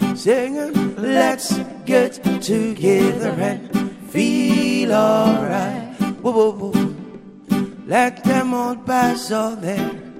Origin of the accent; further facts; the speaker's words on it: Jamaica; growing up in Jamaica